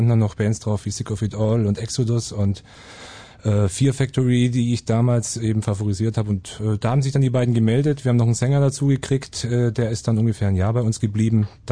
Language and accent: German; Munich, Bavaria, Germany; now in Berlin, Germany; Ich komme aus München, bin nach Berlin.